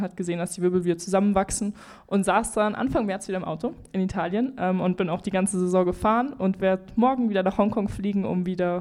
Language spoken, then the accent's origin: German; Munich, Bavaria, Germany; also ich habe auch ganz normal hier in München, bin zur Schule gegangen, also ich komme aus München